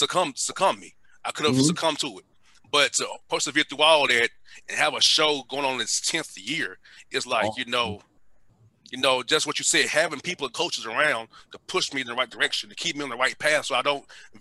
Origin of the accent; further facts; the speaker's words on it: Atlanta, Georgia, United States; I grew up in Vine City in Atlanta. You know, that's right by the stadium.